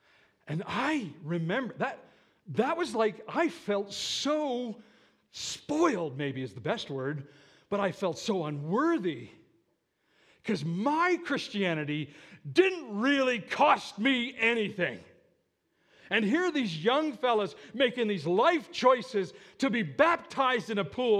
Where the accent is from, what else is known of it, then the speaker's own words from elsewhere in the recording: Canada; So I'd go in the class, I'd stand up and say … I'm from Canada, here's what Canada's like, blah, blah, blah, blah, blah.